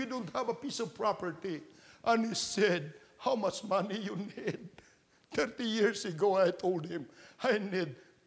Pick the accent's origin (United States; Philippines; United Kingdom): Philippines; And he said, from what country? I said, I'm from the Philippines.